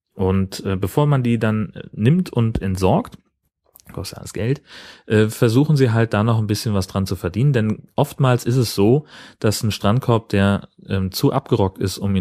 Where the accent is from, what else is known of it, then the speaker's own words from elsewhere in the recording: Schleswig-Holstein, Germany; zwischen Dithmarschen, wo ich herkomme und dem Allgäu, wo sie herkommt